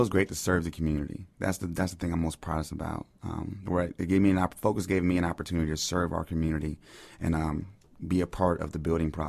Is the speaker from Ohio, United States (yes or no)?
yes; Columbus, Ohio, United States; Yes, ma'am. I'm from Columbus, Ohio.